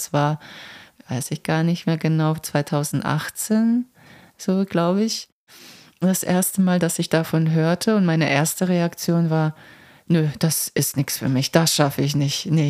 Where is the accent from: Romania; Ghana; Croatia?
Croatia; now in Germany; Also ich komme aus Kroatien, da war es gang und gäbe jeden Sonntag Süßes, Zuckerprodukte.